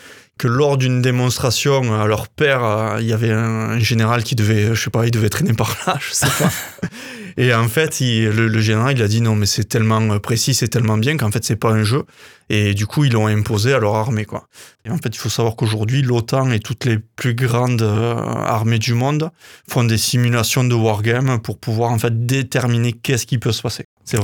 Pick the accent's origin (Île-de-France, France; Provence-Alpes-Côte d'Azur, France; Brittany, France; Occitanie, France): Occitanie, France; Parce que moi je viens en fait du Couserans, c'est pas loin